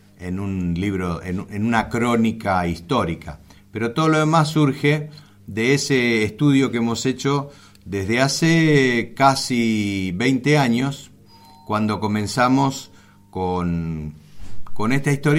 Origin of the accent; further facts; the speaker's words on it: Spain; lo que sentimos los españoles que todavía estamos del otro lado, esos españoles que también somos argentinos, que también somos uruguayos, paraguayos, peruanos, etc.